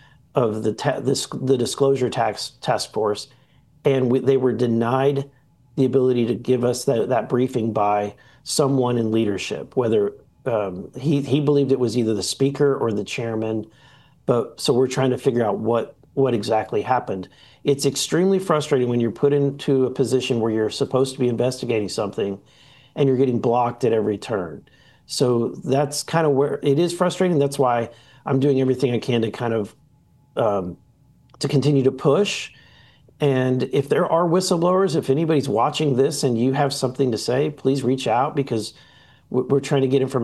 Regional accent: Missouri, United States; I'm not sure that I buy that theory, but again, I'm from Missouri.

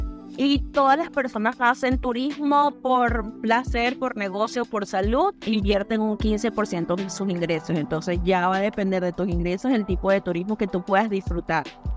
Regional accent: Venezuela; Soy de Venezuela y trabajé en la primera industria de Venezuela.

